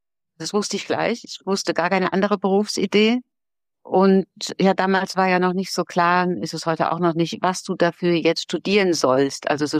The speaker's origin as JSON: {"language": "German", "town": "Hockenheim", "region": "Baden-Württemberg", "country": "Germany", "tie": "born or raised there", "said": "Ja, ich bin in Hockenheim aufgewachsen, um ganz exakt zu sein, die Rennstadt Hockenheim, gell?"}